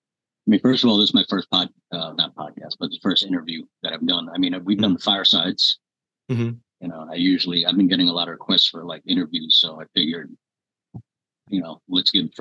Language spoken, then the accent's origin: English; New York, United States; I was born in Brooklyn, in New York, 1972, 51 now. Eventually, we moved out to Queens, went to school out there until like 1990, and then a neighborhood got real bad, so we had to get out.